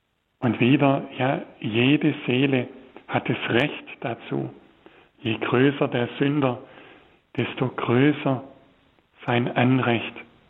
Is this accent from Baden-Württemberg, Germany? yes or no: yes; Baden-Württemberg, Germany; im Schwäbischen sagt man ja Granatensünder, ja, habe ich in meiner Heimat immer wieder gehört